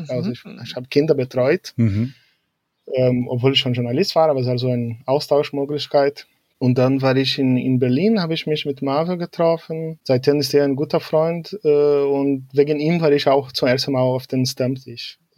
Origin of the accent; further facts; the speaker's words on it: Porto Alegre, Rio Grande do Sul, Brazil; German is a second language; ich komme aus Porto Alegre, es ist die letzte Hauptstadt im Süden, also fast an der Grenze zu Argentinien und Uruguay. Wir sind so genau wie die Argentinier und Uruguayer als Gauchos bekannt.